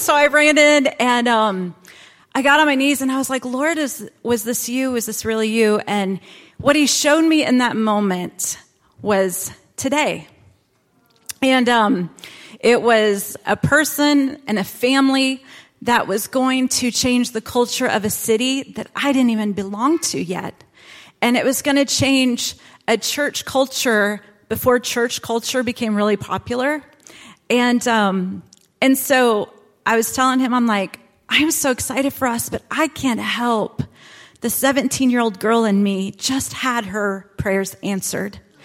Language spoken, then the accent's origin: English; Kansas City, United States; When I was 17 years old, I knew no one in this room because I am from Kansas City.